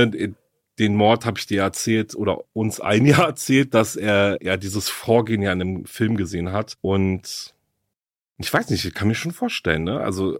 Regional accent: Berlin, Germany; vor allem spielt er in Berlin, also in meiner Heimatstadt.

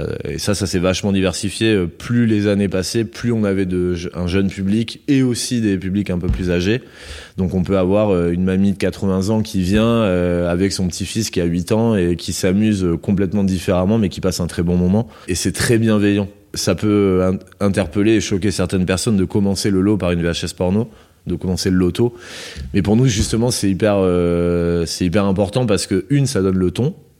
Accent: Nouvelle-Aquitaine, France; Non, oui, effectivement, je suis originaire des Landes.

